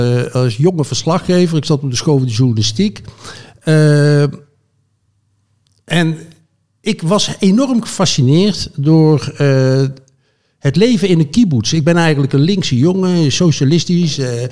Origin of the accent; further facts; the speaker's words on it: Poland; Dutch is a second language; die hoorde dus dat ik uit Poland kwam.